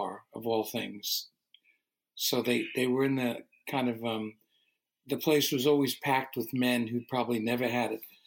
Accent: New York City, New York, United States; now in Woodstock, United States; It. It's my home. I grew up in Brooklyn in a place that it just is not anywhere near.

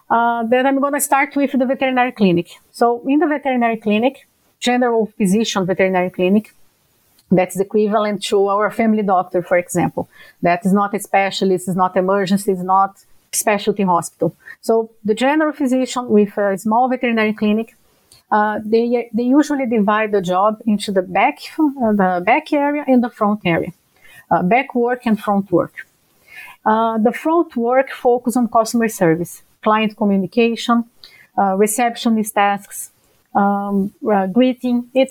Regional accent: Brazil; English is a second language; moved away as an adult; now in Canada; my background is a bit unique because I'm from Brazil. I'm not from Canada originally.

